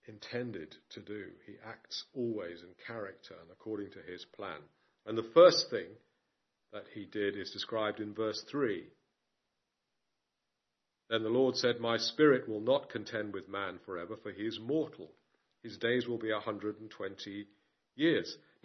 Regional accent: United Kingdom; We're British, we like animals, don't we?

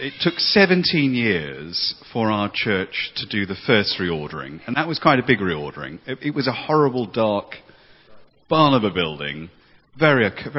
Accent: Worthing, South East England, United Kingdom; also born or lived in Wembley; Well, I was, before I was brought up in Worthing, I was actually born in Wembley, in the London Borough of Brent, to a girl who was 17 years old. She was from a Southern Irish family.

